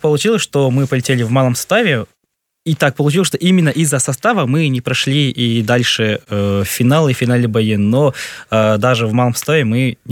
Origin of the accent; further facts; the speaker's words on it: Kyrgyzstan; я, Руслан, Кристина, Вика, все мы из Кыргызстана.